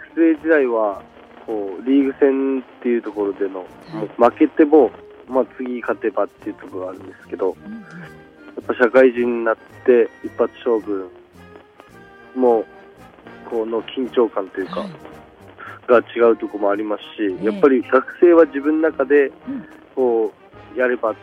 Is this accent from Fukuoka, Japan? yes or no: yes; Fukuoka, Japan; いや自分福岡出身、福岡ですって言ったら